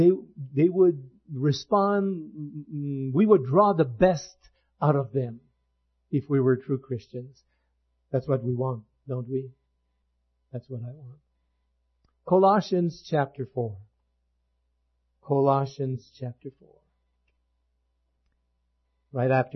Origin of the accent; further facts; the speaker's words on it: Canada; You know, we come from Canada, by the way.